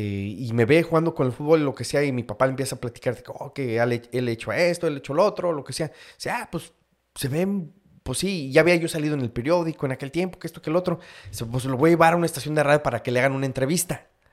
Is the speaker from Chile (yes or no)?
no; Mexico; moved away; nosotros llegamos aquí de México en un verano.